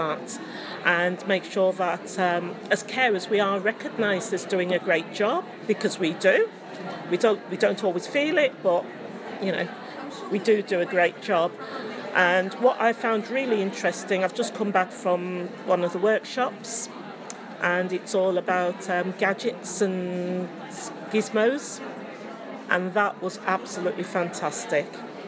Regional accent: East Midlands, United Kingdom; I'm from Rutland.

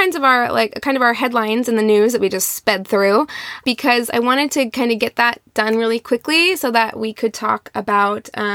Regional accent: Midwest, United States; now in Los Angeles, United States; I grew up in the Midwest, but I went to a very large public high school and was always around diversity. So much so that when I moved to LA in the Valley, I was like, where are all the black people?

